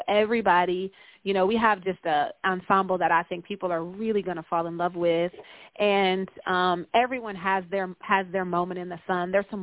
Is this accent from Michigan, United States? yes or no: yes; Detroit, Michigan, United States; I feel like this series is really born of my experiences in Detroit, inspired by situations I've been through or things that happened to my mother.